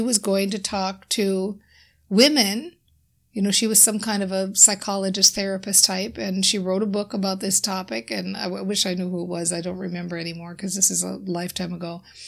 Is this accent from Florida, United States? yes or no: no; Minnesota, United States; I'm from Minnesota. I think it's safe to say I'm probably the only expert in the mindset for entrepreneurs category that lives in Minnesota